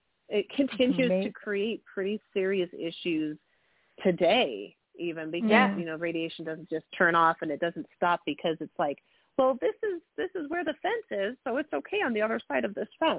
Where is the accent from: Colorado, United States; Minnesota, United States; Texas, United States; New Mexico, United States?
New Mexico, United States; Los Alamos; also born or lived in Santa Fe; I was born in Santa Fe and raised in Los Alamos.